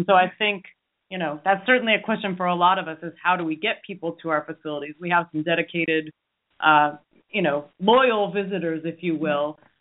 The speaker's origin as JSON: {"language": "English", "town": "Houston", "region": "Texas", "country": "United States", "tie": "born or raised there", "said": "I hate to diss on my hometown of Houston"}